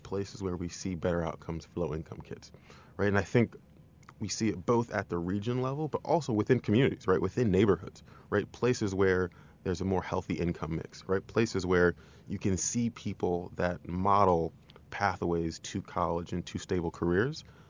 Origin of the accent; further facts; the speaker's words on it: Detroit, Michigan, United States; So one of them is actually my hometown. So I was raised in Detroit, Michigan.